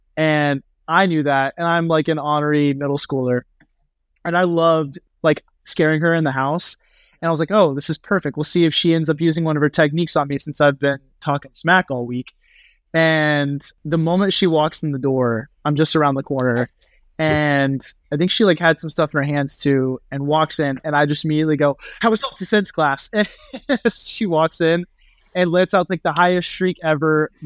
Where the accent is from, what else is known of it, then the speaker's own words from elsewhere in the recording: Tulsa, Oklahoma, United States; Well, it's like also I feel like growing up in Tulsa.